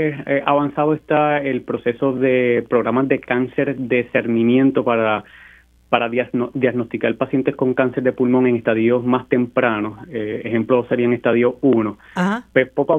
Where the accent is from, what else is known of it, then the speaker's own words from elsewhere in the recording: Puerto Rico; tenemos el sueño de siempre volver a la isla, especialmente que muchos de nosotros nos consideramos que somos productos puertorriqueños para Puerto Rico